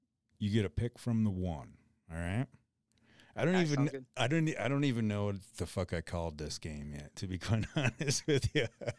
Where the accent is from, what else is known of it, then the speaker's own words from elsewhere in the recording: Mitchell, South Dakota, United States; now in Casper, United States; Yeah, that's where I originated from and migrated to Casper, Wyoming, I guess.